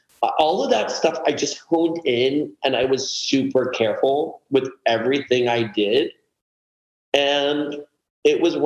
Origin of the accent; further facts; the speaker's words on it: California, United States; Oh, I grew up in like the poor neighborhood in the San Fernando Valley.